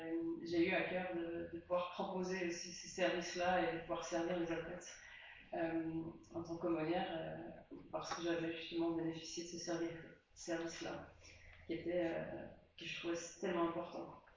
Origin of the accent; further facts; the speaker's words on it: Switzerland; je viens de Suisse, j'habite à Lausanne.